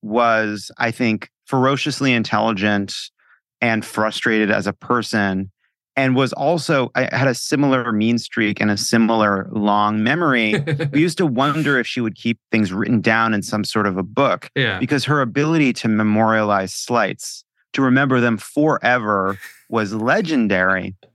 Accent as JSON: {"language": "English", "region": "New York", "country": "United States", "said": "And, you know, I come from Long Island Jews."}